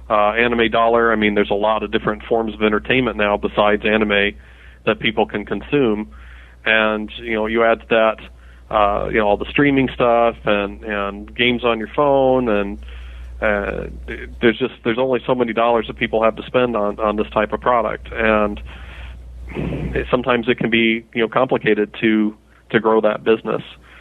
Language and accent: English; Iowa, United States; Well, firstly, I'm from Iowa, so we're going to be in Iowa somewhere.